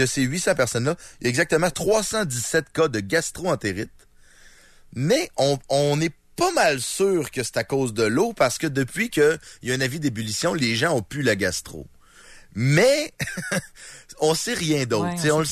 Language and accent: French; Lévis, Quebec, Canada; Ah, ben parce que moi, je viens de Lévis.